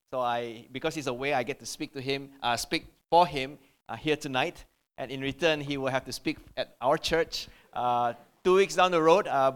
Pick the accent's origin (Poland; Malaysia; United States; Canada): Malaysia; he decided to host me and my friend for dinner, because we are from Malaysia as well.